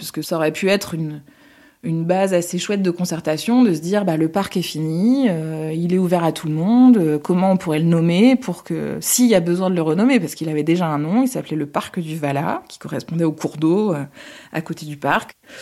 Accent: Paris, Île-de-France, France; now in Lambesc, France; Je venais de Paris, je travaillais en Picardie et j'aurais jamais imaginé habiter dans le sud de la France il y a une vingtaine d'années.

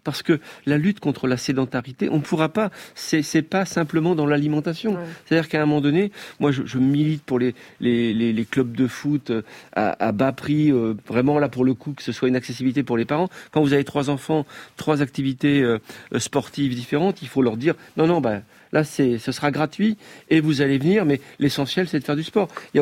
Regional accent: France; moved away as an adult; j'ai quitté la France

